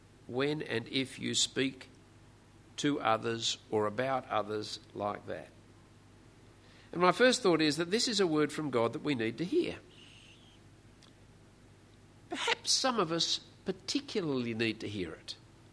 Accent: Australia; It's part of being Australian to learn how to put people down. I don't know whether it's part of being New Zealander, but it's certainly part of being an Australian.

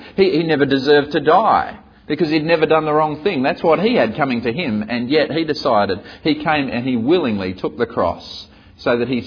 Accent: Australia; born there; I was born in Australia.

